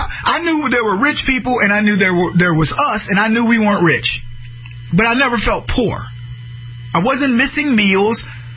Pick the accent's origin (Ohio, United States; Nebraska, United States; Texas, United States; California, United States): Texas, United States; San Antonio; I grew up in San Antonio, Texas. Mother moved back from New Jersey after I was born because my dad was a heel.